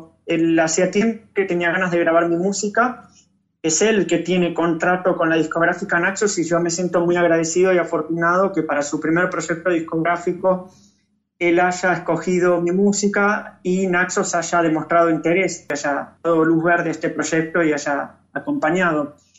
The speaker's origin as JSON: {"language": "Spanish", "region": "Buenos Aires", "country": "Argentina", "tie": "born or raised there", "said": "evoco mis raíces porteñas, porque yo me crié en Buenos Aires, donde, bueno, viví la mayor parte de mi vida."}